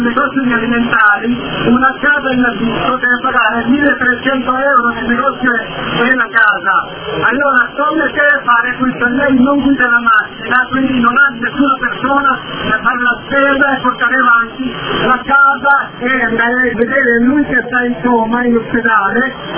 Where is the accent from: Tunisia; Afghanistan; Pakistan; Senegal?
Pakistan; Io, come pakistano, vi voglio dire che la nostra famiglia